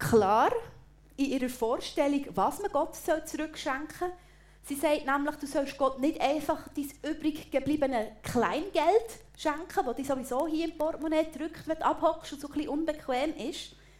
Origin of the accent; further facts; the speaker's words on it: Switzerland; Für mein kulturelles Verständnis als Schweizer beißt sich das irgendwie.